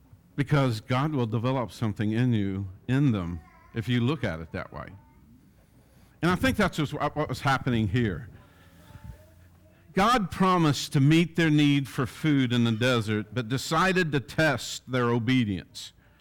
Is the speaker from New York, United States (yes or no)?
no; West Virginia, United States; Since I grew up in West Virginia, I love mountains, trees, fresh vegetation, green, color of the fall.